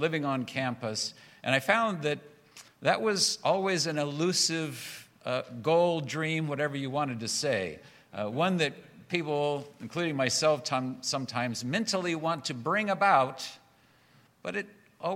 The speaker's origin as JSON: {"language": "English", "country": "United States", "tie": "born or raised there", "said": "growing up in the United States, I have had that perspective, certain inalienable rights that we have."}